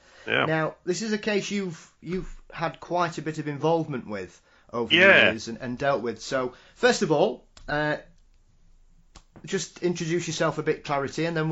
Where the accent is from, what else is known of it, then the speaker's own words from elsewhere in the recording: Stocksbridge, Yorkshire and the Humber, United Kingdom; let me take you on a Halloween journey to the outskirts of my hometown to visit the ghosts of Stocksbridge Bypass.